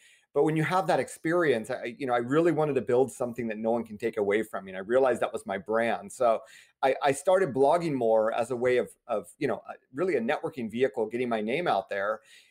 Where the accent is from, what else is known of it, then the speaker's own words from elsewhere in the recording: United States; accent: American; I am, you know, as you hear from my accent, I am American. born and raised here.